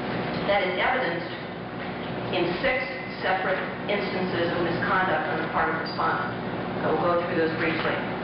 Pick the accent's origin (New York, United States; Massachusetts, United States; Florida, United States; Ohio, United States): Ohio, United States; Cincinnati; I'm from Cincinnati, Ohio.